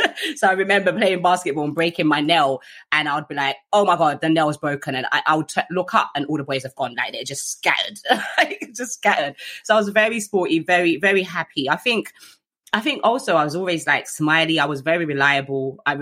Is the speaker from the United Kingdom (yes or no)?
yes; London, United Kingdom; I grew up in Southeast London with my family